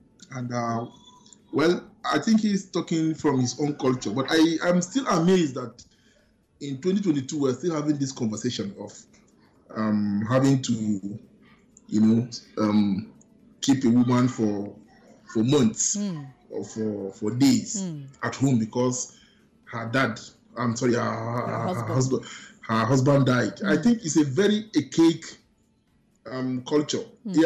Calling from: Gambia; I'm calling from Gambia.

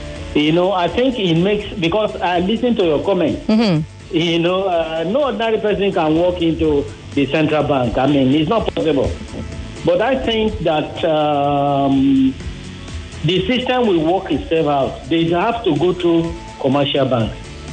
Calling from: Ikorodu, Lagos, Nigeria; I'm calling from Ikorodu.

